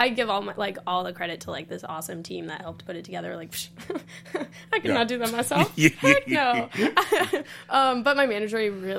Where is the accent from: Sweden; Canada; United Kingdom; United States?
United States; Florida; I remember I grew up back in Florida.